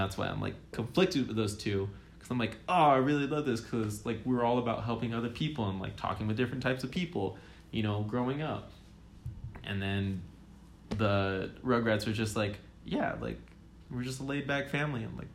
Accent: California, United States; I mean that's a common thing for me because I grew up in the Bay Area, so I'm like, I've been to the beach at least like 8 times a year.

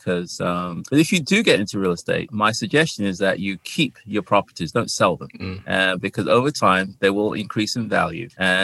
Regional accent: England, United Kingdom; moved away as an adult; also born or lived in Ghana; now in Washington, D.C., United States; I'm based out of the D.C., Washington, D.C. area. I was born in Ghana, and that's in West Africa. And when we were 5 years old, my parents moved to England. So I lived in England until about 32 years ago when I came to the U.S.

